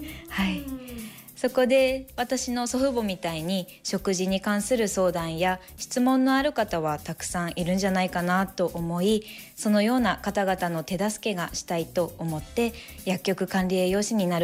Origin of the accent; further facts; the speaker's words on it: Aomori, Japan; 私は生まれも育ちも青森で、就職も青森県内を希望していたため